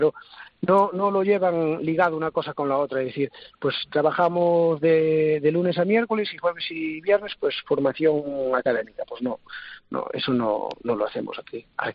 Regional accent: Galicia, Spain; Nosotros somos de Galicia, trabajamos por toda la geografía gallega

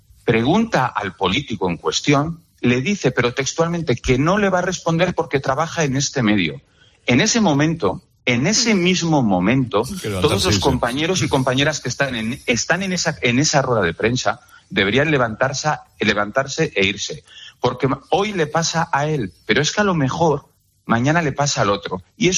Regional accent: León, Castile and León, Spain; y yo, como leonés y como cazurro que soy, soy muy insistente.

